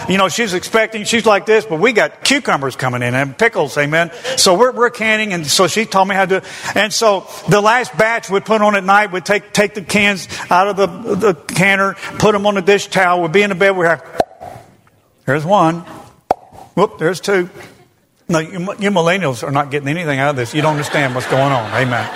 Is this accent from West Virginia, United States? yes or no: no; Tennessee, United States; I'm from Tennessee.